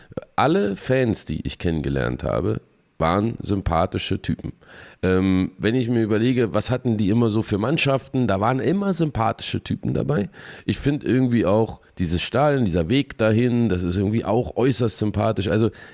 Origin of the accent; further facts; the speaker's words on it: Berlin, Germany; Ich bin ja auch gebürtiger Ossi, wenngleich in Berlin-Charlottenburg natürlich sozialisiert.